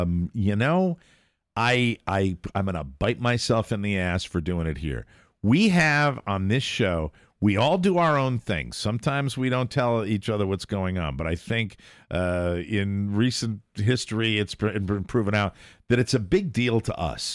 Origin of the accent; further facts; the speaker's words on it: Ireland; I'm an Irishman. I love to blame.